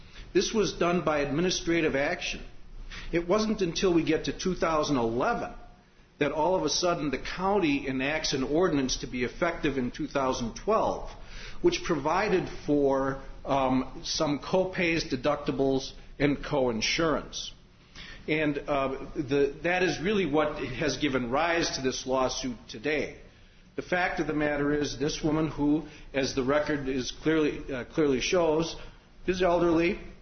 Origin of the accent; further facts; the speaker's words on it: Milwaukee, Wisconsin, United States; I'm from Milwaukee, Wisconsin.